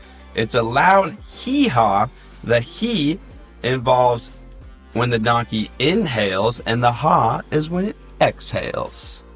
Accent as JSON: {"language": "English", "region": "Pacific Northwest", "country": "United States", "tie": "born or raised there", "said": "I grew up in the Northwest, a big fan of Ken Griffey and Ichiro, so I am excited for them."}